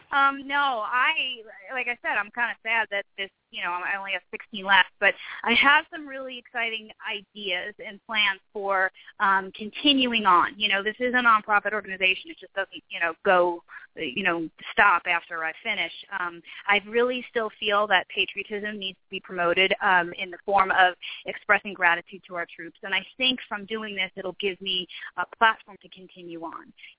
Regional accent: New York, United States; because I'm from Long Island, so there's no neighboring states, really.

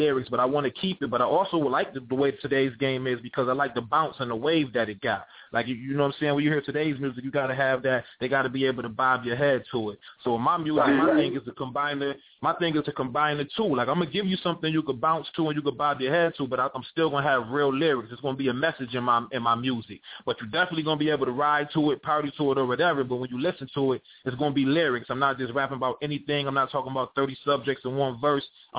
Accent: Rochester, New York, United States; coming from New York. I'm from Rochester up north and stuff

